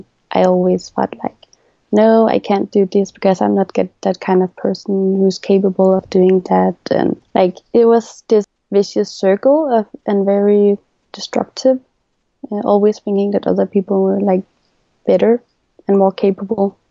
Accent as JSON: {"language": "English", "country": "Denmark", "tie": "born or raised there", "said": "And I was born and raised in Denmark, so I feel pretty Danish, but I look more Chinese"}